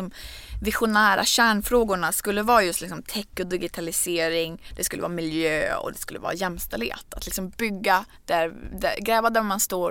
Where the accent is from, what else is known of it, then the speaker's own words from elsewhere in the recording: Örnsköldsvik, Västernorrland County, Sweden; jag är uppvuxen i Örnsköldsvik